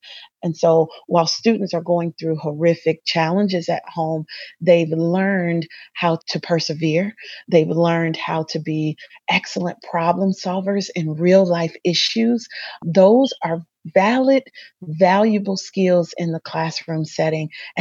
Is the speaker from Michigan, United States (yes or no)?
yes; Covert, Michigan, United States; And so growing up in Covert, I had an opportunity to engage who I was and engage my culture in a learning setting.